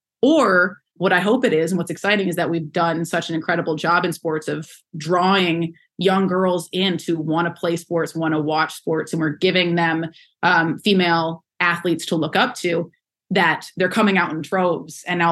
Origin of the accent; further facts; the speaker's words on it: Minnesota, United States; And then I grew up in Minnesota and I remember going to my first Gopher women's hockey game.